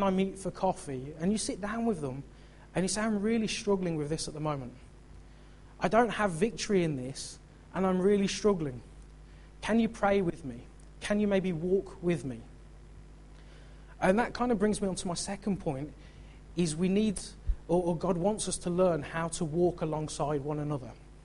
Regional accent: United Kingdom; This is quite a big challenge for us because we're British and we don't like to get into this stuff.

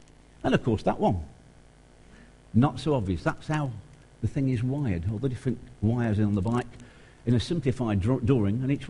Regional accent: East Midlands, United Kingdom; Well, I'm from the other side. I'm from Lincolnshire.

